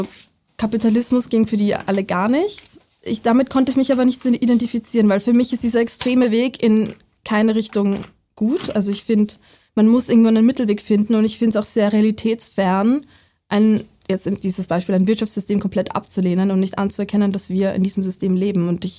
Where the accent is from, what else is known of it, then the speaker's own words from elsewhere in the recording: Vienna, Austria; Ich bin in Wien aufgewachsen. Ich kannte mich aus in der Stadt, ich wollte mal was ganz Neues machen.